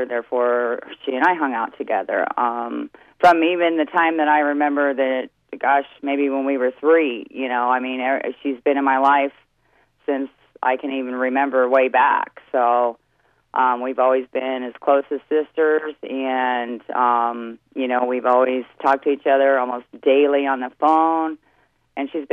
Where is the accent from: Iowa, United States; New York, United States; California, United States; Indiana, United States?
Iowa, United States; Des Moines; I'm from here in Des Moines, Iowa. I was born here for, I'd say, half my life, and then, well, the first 10 years anyway. Then I lived on a small farm just south of Des Moines